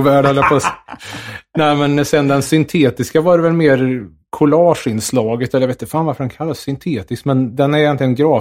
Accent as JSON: {"language": "Swedish", "town": "Skåre", "region": "Värmland", "country": "Sweden", "tie": "born or raised there", "said": "det finns ett museum i Skåre där jag är uppvuxen."}